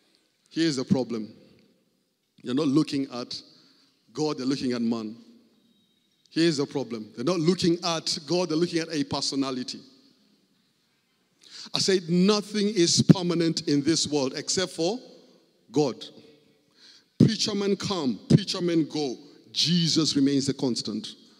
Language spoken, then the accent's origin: English; Kenya; When I was growing up in Kenya